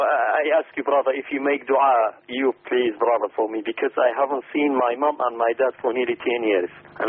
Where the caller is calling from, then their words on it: London, United Kingdom; Yeah, I'm calling from London, yeah, brother.